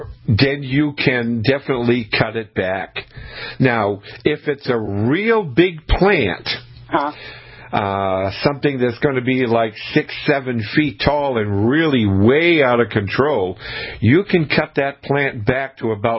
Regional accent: Maine, United States; When I was growing up in Maine, my father, what he would

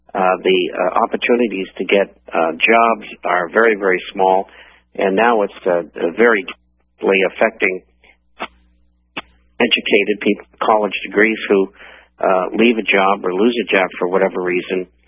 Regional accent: Boston, Massachusetts, United States; Well, I grew up in Boston, went to university at Northeastern

